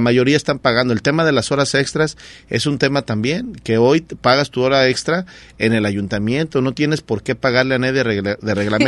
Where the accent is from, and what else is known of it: Mexico